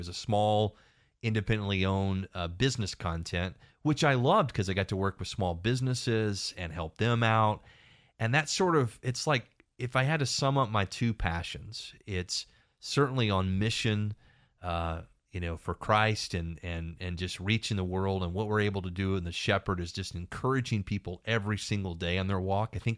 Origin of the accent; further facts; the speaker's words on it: Waco, Texas, United States; And growing up in Waco, Texas, shadows of Baylor University